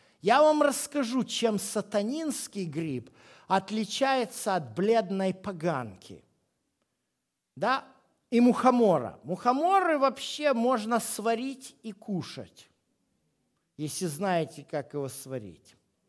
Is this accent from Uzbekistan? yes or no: no; Poltava Oblast, Ukraine; moved away; мы не местные на Западной Украине, мы приехали с степной Украины, из Полтавской области, лесостепь, понимаете?